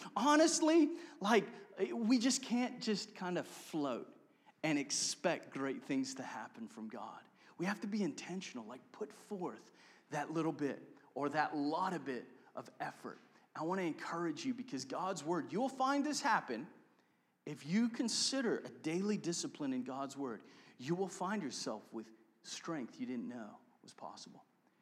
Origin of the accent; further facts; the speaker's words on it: Cape Town, Western Cape, South Africa; now in United States; I was raised in Cape Town, South Africa